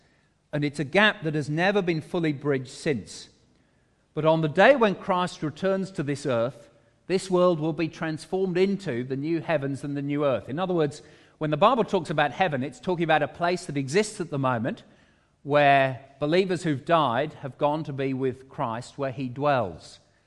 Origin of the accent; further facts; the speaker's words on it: United Kingdom; Growing up in Britain in the 1970s and 1980s, I grew up with two wars